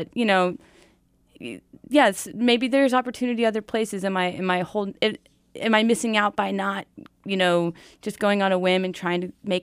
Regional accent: Kansas City, United States; You know, I'm from Kansas City, so I always feel like, well, there's always going to be Kansas City for me.

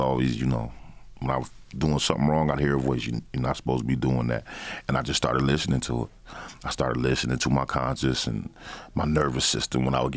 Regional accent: Battle Creek, Michigan, United States; also born or lived in Kalamazoo; Yeah. I was born here in Kalamazoo, but raised in Battle Creek. Moved there when I was like five.

